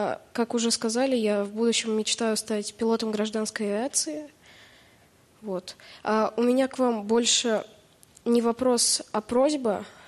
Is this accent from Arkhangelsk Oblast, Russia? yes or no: no; Kazan, Tatarstan, Russia; Я из Республики Татарстан, город Казань.